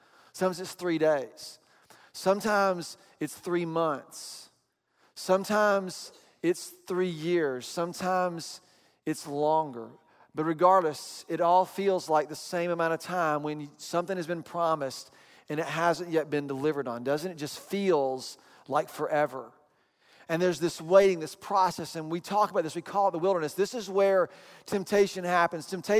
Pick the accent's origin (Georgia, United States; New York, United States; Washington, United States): Georgia, United States; Atlanta; And we grew up in Atlanta, so we didn't have the beach besides.